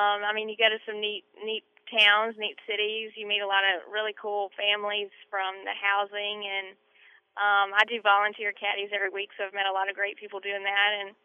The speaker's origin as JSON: {"language": "English", "region": "Georgia", "country": "United States", "said": "I mean, I'm from Georgia, and last winter it was tough for everybody, but for the South it was pretty tough."}